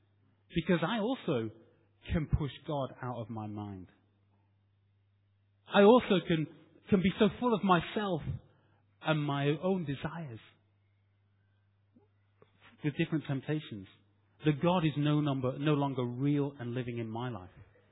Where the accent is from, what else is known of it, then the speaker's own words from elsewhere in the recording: Stockport, North West England, United Kingdom; And I'm from Manchester, South Manchester, Stockport.